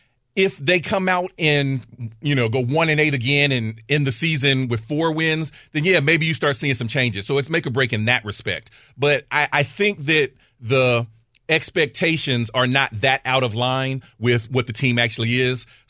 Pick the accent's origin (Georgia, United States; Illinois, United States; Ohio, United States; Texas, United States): Ohio, United States; now in Michigan, United States; I am from Ohio. I'm a Bengals fan. But I spent most of my adult life living in Michigan, just outside of, you know, in the Lions market.